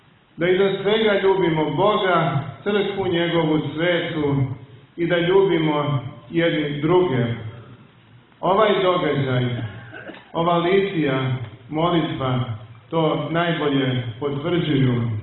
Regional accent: Kosovo; Mi koji dolazimo sa Kosova i Metohije dobro znamo

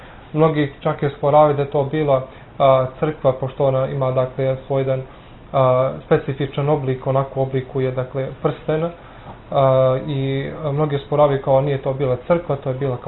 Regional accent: Montenegro; Tako da sam i Rumiju pomenuo sam i Zetu, dakle sam ja nekako sam htio da dam značaj, dakle, mom zavičaju.

